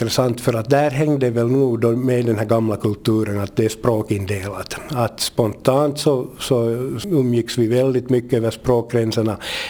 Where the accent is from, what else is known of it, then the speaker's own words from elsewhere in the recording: Vaasa, Ostrobothnia, Finland; jag är själv uppvuxen här i Vasa i det man kan kalla arbetarkvarteren, just där vid Stora Långgatan 60, så man hade ju inte levt i bomull hela livet